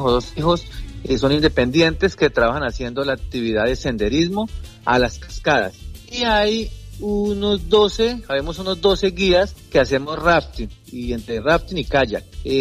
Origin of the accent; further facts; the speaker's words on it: Mesetas, Meta, Colombia; Comenzamos 4 amigos de acá del municipio, nacidos y criados acá en Mesetas